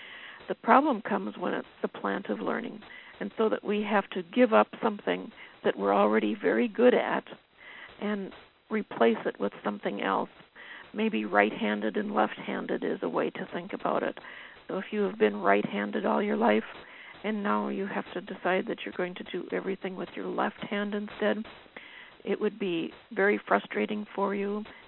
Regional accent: Duluth, Minnesota, United States; As Dick said, I'm from Duluth, Minnesota

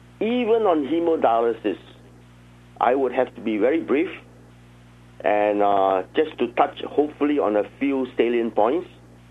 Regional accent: Hong Kong; Now, again, as introduced, I'm from Hong Kong

